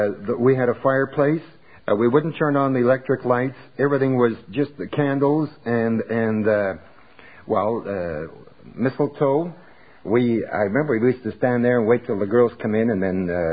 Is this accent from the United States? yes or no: no; Winnipeg, Manitoba, Canada; My hometown, Mr. George Smith, has made a trophy